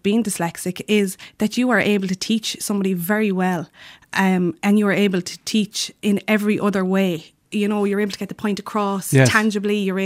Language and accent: English; Naas, Kildare, Ireland; now in Laois, Ireland; I'm from Naas, so forever Lily White.